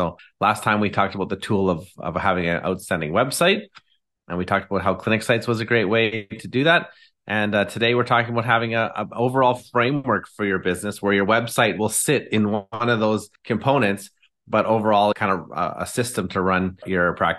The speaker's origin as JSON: {"language": "English", "town": "Abbotsford", "region": "British Columbia", "country": "Canada", "said": "Yeah, I'm from Abbotsford, British Columbia, over here on Canada's beautiful West Coast."}